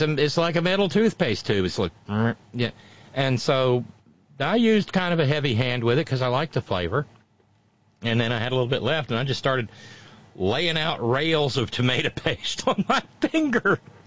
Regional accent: Florence, Alabama, United States; And lo and behold, there's one in my hometown in Florence now.

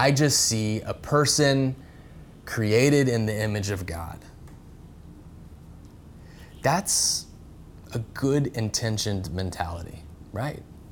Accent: Georgia, United States; I grew up in the South, in Georgia, and there are many churches around where I grew up

